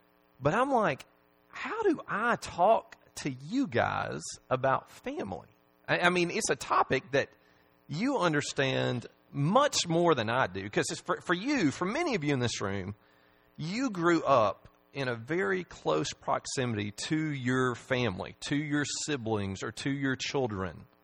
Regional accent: Huntsville, Alabama, United States; but I grew up in Huntsville, Alabama, and actually I lived there as long as I can remember, I was born there

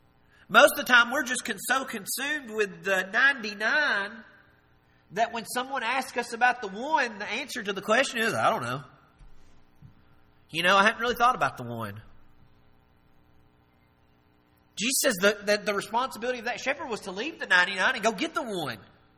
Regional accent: Tennessee, United States; I mean, I'm from Jackson County

